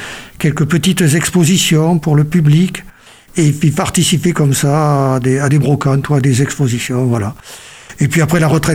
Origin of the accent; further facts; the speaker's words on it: Bordeaux, Nouvelle-Aquitaine, France; je suis bordelais, je suis né à Bordeaux à une époque où les mamans pouvaient accoucher à la maison. Donc pour ceux qui connaissent, je suis né près de la place de la Victoire, donc vous voyez c'est un peu le centre-ville.